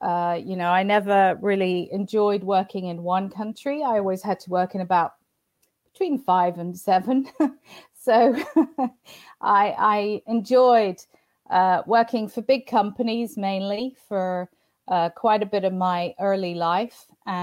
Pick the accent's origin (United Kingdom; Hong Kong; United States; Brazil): Hong Kong; also born or lived in Singapore / Israel; So I'm a Brit by birth, but by the time I was 18, I'd lived on three continents. I was brought up in Hong Kong, Singapore, and Israel, oddly.